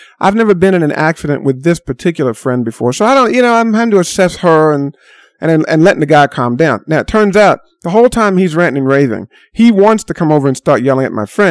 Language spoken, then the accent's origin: English; the South, United States; And I grew up in the South, so I know what, real racism is.